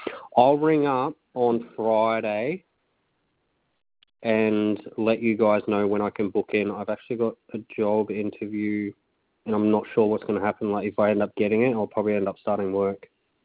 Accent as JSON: {"language": "English", "region": "Queensland", "country": "Australia", "said": "I'm a Queenslander."}